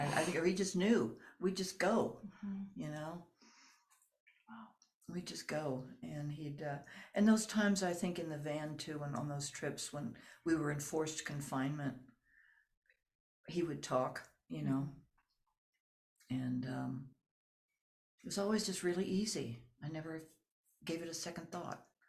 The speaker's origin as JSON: {"language": "English", "town": "Los Angeles", "region": "California", "country": "United States", "tie": "born or raised there", "said": "when I was growing up in Los Angeles with her, our house was always full of artists and painters and flamenco dancers"}